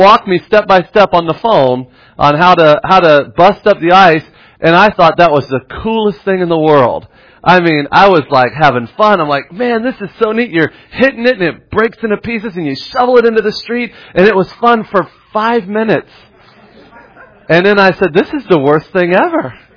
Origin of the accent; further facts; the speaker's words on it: Florida, United States; And I'm from Florida. You're allowed to have guns.